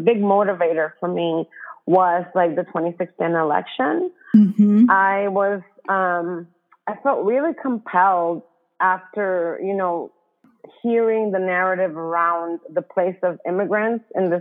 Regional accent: Dominican Republic; moved away as an adult; now in United States; I'm Dominican. I came from the Dominican Republic when I was in my early 20s.

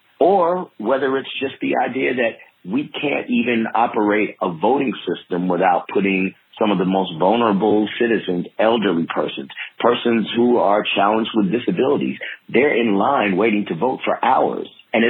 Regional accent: Huntsville, Alabama, United States; also born or lived in Nashville; now in Atlanta, United States; I'm, again, a native of Alabama. I was born in Nashville, but I was raised in Huntsville, Alabama. And I tell people I'm about as Southern as you get.

